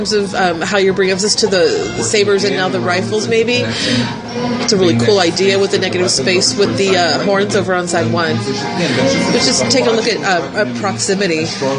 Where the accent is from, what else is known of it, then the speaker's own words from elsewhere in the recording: Valencia, California, United States; I'm from Valencia, California